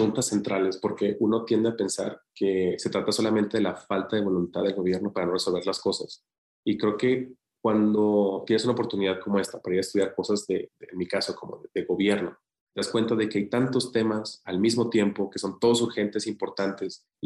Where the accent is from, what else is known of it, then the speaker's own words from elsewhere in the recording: Zacatecas, Mexico; born there; mi hermano y yo somos los únicos que nacimos en Zacatecas.